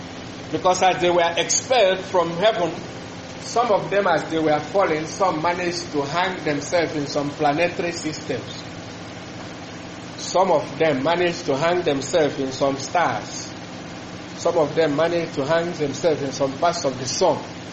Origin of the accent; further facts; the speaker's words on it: Imo, Nigeria; I'm from Imo State, Imo River.